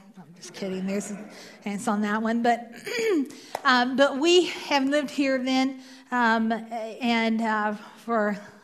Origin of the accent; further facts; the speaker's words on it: Fort Wayne, Indiana, United States; also born or lived in Columbia City, Indiana; so I hail from Columbia City, or what we like to fondly call it is Columbia, Tucky, just up over. And I grew up in Fort Wayne